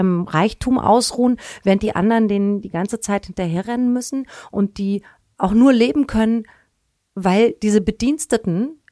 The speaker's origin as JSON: {"language": "German", "region": "Spessart", "country": "Germany", "tie": "born or raised there", "said": "Ich bin im Spessart aufgewachsen, ne? Das war so meine Welt."}